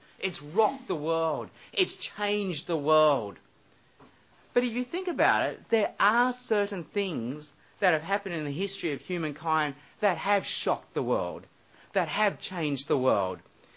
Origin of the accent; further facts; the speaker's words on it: Australia; And I'm from Australia, so I just didn't know.